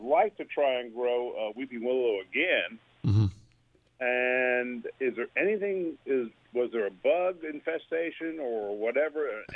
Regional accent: Long Island, New York, United States; I grew up on Long Island.

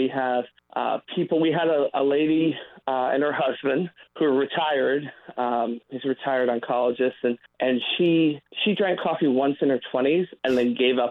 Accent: St. Petersburg, Florida, United States; St. Pete's my hometown. I love this community.

